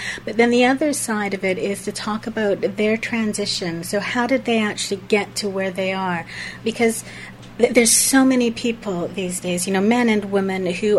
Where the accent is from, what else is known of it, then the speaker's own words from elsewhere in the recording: Canada; moved away; I came over from Canada far too long ago for me to want to mention.